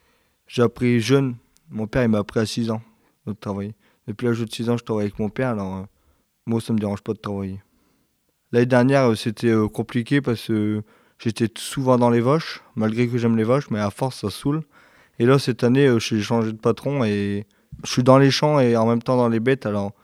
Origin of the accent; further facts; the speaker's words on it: Le Cateau-Cambrésis, Hauts-de-France, France; À côté de chez moi, au Cateau, il y a une MFR, mais ils font pas de CAP.